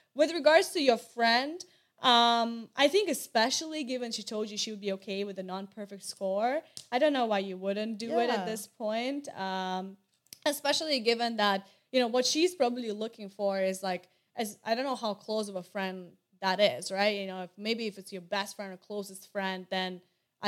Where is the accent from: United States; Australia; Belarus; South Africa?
Belarus; English is a second language; moved away as an adult; now in Canada; And I'm actually an immigrant, born and raised in Belarus, came to Canada about 8 years ago.